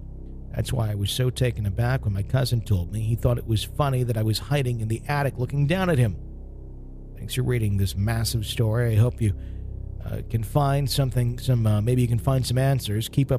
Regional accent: Virginia, United States; I grew up in Northern Virginia and have spent most of my life in the woods hunting.

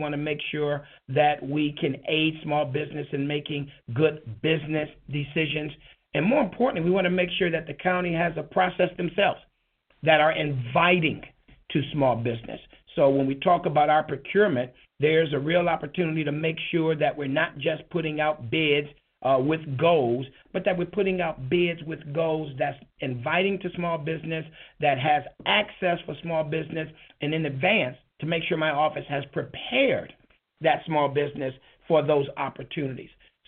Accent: Pontiac, Michigan, United States; Actually, I was born and raised in Pontiac. I went to college in Virginia. After school, I decided to start my career in Washington, D.C., and I moved back to Michigan in 99

